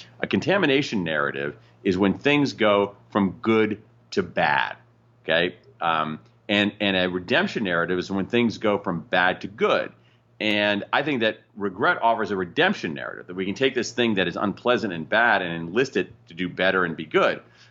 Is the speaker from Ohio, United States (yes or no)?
yes; Columbus, Ohio, United States; I grew up in Columbus, Ohio, in the shadow of the Ohio State University. And went to Northwestern.